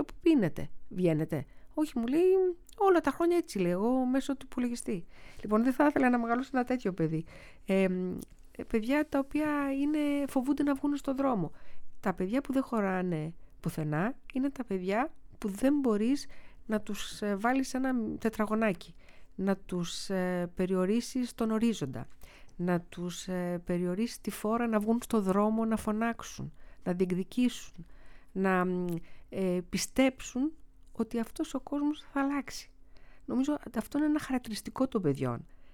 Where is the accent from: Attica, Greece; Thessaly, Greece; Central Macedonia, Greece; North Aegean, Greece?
Thessaly, Greece; Larissa; Γιατί εγώ μεγάλωσα στη Λάρισα